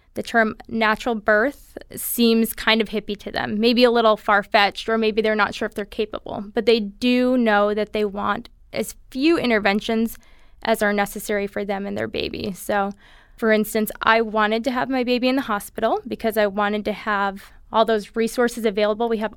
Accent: Holland, Michigan, United States; now in California, United States; I grew up in Michigan, in Holland, Michigan, on the west side of the state, and we moved out to California about 7 years ago.

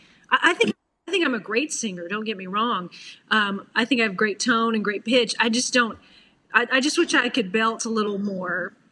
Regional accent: Washington, United States; I dreamed as a little girl, I grew up in Washington State, of playing for Pat Summitt.

